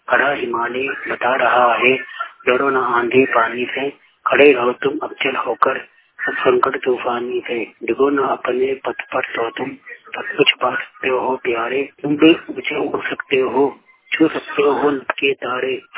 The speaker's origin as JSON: {"language": "Hindi", "region": "Delhi", "country": "India", "said": "मैं गणेश नगर दिल्ली का रहने वाला हूँ"}